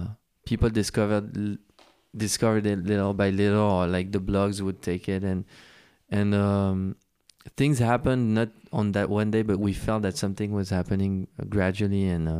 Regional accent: Versailles, Île-de-France, France; English is a second language; We felt very different growing up in Versailles.

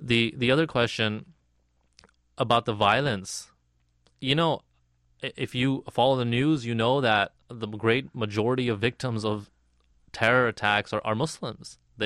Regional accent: United States; if we're talking about France, as an American, I don't agree with the kind of secular mandate that the French state imposes on everyone

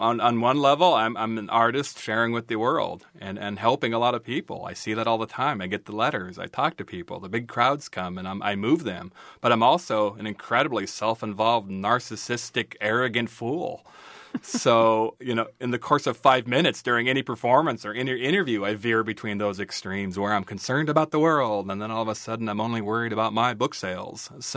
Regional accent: Washington, United States; I'm still essentially a Spokane Coeur d'Alene Indian, but I'm also from Washington State. I'm also from the Pacific Northwest. I'm also an American.

